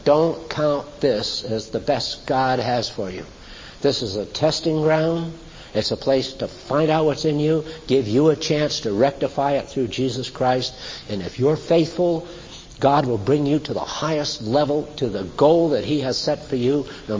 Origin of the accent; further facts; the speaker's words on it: New England, United States; where I was raised in New England, this was a place of chivalry.